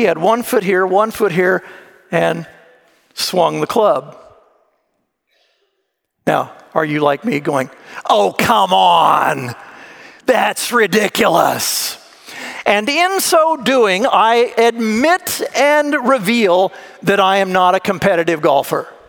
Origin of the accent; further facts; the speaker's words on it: Florida, United States; I grew up in Florida, so I knew what Spanish moss was